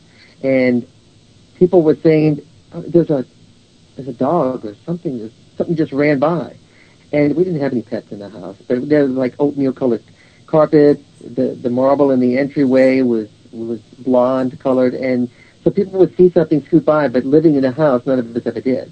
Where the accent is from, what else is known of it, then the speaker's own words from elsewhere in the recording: New Orleans, Louisiana, United States; moved away as an adult; now in California, United States; I mean, I'm from New Orleans, where I was born, where I was raised. It's where I went to school and finished college before I moved to California.